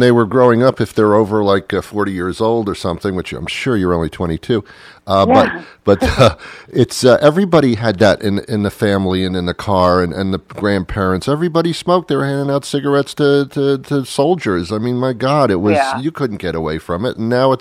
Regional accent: New York, United States; I don't have an accent. I'm from New York, so that's not going to work here.

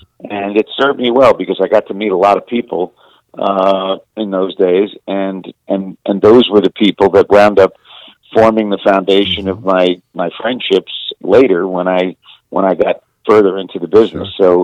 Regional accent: Brooklyn, New York, United States; So yeah, I mean, I'm a Brooklyn boy. I grew up in Brooklyn

